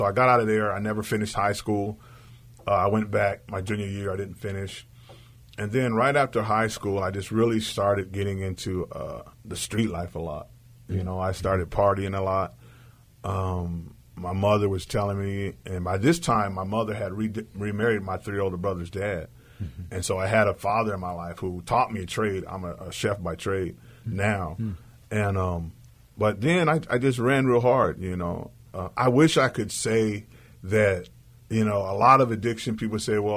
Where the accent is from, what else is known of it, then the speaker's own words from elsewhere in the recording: Seaside, California, United States; I'm originally from Seaside, California. I was born and raised in Seaside. It's a little town that's nestled right between Carmel and Salinas, Monterey and Salinas, excuse me. It was an army town for a long time.